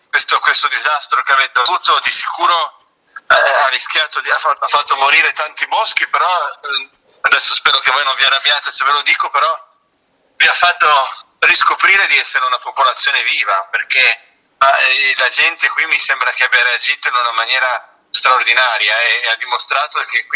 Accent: Genoa, Liguria, Italy; Quello che da genovese, noi genovesi purtroppo siamo ormai diventati vaccinati quasi alle disgrazie

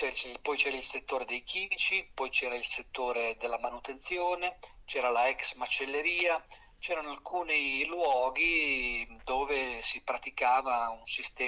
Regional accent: Sassuolo, Emilia-Romagna, Italy; born there; sono appunto nato a Sassuolo, provincia di Modena

